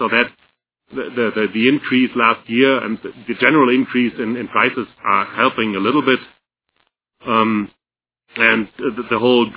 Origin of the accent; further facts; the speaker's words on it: Germany; English is a second language; I'm talking a little bit about biogas in Germany because I'm from Germany